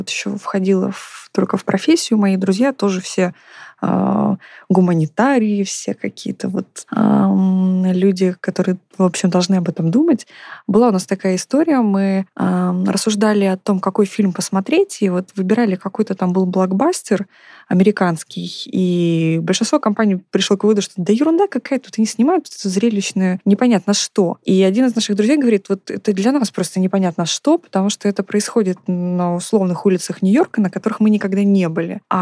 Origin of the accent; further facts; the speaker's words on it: Crimea, Ukraine; так как я из региона, который как бы так немножко близко взглянул на эту всю историю, я из Крыма